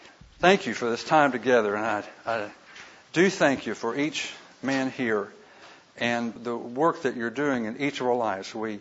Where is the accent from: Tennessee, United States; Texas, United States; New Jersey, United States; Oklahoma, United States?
Oklahoma, United States; I grew up in Western Oklahoma, and I was raised in the church